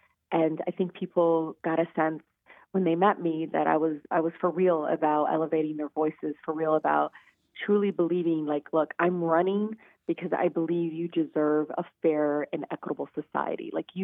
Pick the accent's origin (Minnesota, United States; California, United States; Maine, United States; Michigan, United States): Michigan, United States; Detroit; I'm always going to be this woman of color. I grew up in Detroit. I know those challenges.